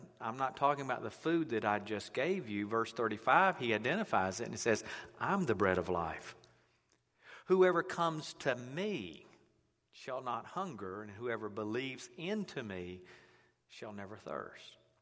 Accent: Mobile, Alabama, United States; At least that's what I did when I was a little kid growing up in Mobile.

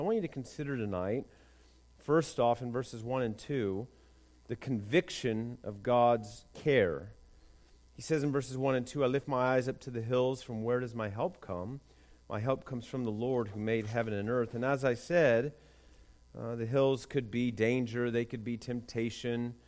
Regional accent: West Coast, United States; I'm really from the West Coast, so I just play a Southerner on TV.

